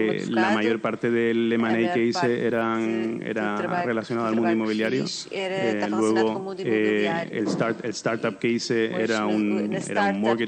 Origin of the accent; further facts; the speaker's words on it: Spain; soy español, o sea, soy licenciado en Derecho en España.